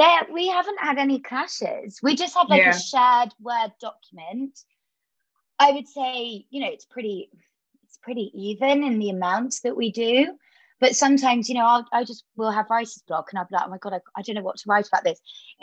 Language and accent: English; South West England, United Kingdom; I know about growing up in Devon and having lots of girlfriends and falling in love and loving all of the stuff like that.